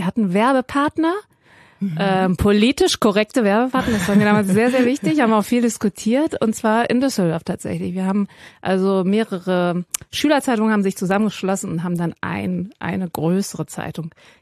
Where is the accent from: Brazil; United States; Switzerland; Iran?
Iran; ich bin ja Iranerin